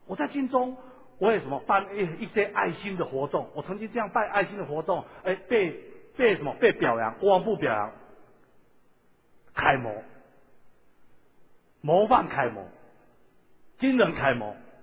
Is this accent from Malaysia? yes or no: no; Taiwan